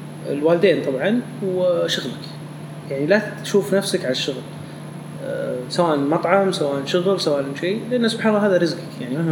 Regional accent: Saudi Arabia; الحين الحمد لله يوم دخلنا في مجال المطاعم كسعوديين كلنا

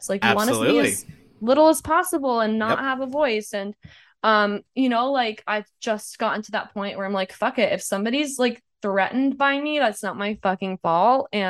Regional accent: Deep South, United States; now in Los Angeles, United States; I mean, I live in LA. I'm really grateful and lucky, but like, I grew up in the Deep South. I still have friends there.

